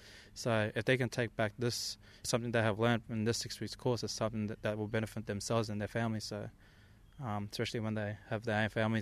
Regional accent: Cairns, Queensland, Australia; I am from Cairns, born and raised in Cairns. Also, my background is Torres Strait Islander. I am a proud Torres Strait Islander, and I also got my heritage goes all the way back from Yam Island, which is the English name is Ayama.

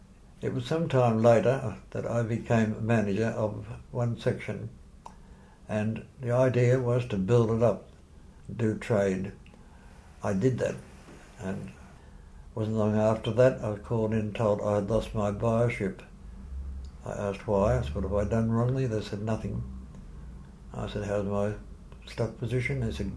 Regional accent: Australia; Being an Australian, I said it straight out.

